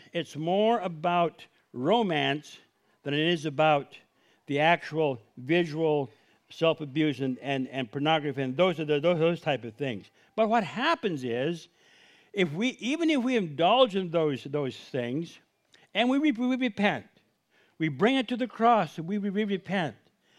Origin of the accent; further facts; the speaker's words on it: Honduras; We lived in Honduras. I grew up in Honduras, and it was a very formative time of my life.